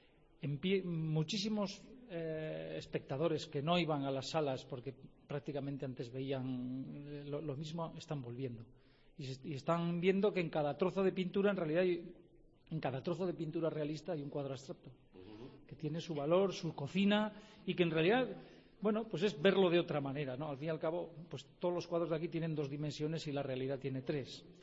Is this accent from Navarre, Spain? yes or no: yes; San Martín, Navarre, Spain; now in Pamplona, Spain; vivo en Pamplona y traigo también de Pamplona, soy de San Martín y habitualmente voy al pueblo y también pinto el pueblo